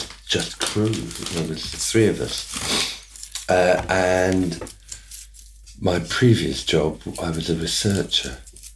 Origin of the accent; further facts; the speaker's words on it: South East England, United Kingdom; also born or lived in London; I was born in Wimbledon. I grew up in Surrey. I went to a grammar school and then I went to university and I had a very happy middle class childhood in a detached house in Surrey.